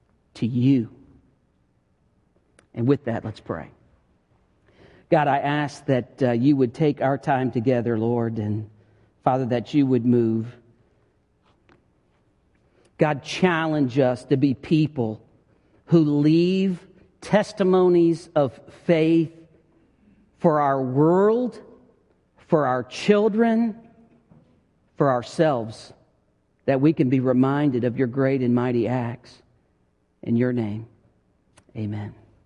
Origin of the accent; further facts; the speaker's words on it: St. Louis, Missouri, United States; moved away; Now, growing up in the St. Louis area and then moving to the South